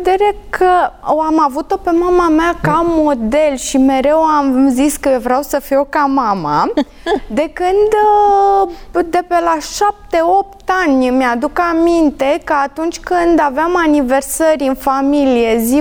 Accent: Aluni, Romania; also born or lived in Bucharest; erau foarte puține mașini în copilăria mea în Aluni și e un sat mioritic, un sat care își mai păstrează încă atmosfera aceea

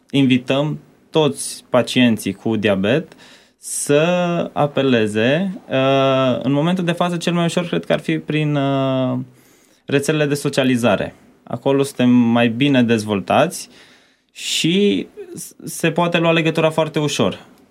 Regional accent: Timișoara, Timiș County, Romania; Eu sunt de la Timișoara.

